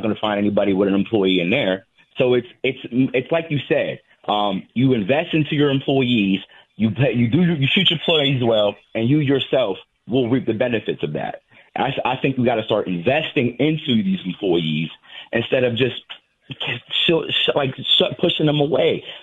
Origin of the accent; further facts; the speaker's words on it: Pittsburgh, Pennsylvania, United States; I'm from Pittsburgh. We have a Circle K right here.